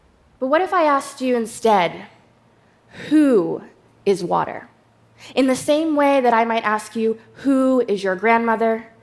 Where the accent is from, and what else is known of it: New York, United States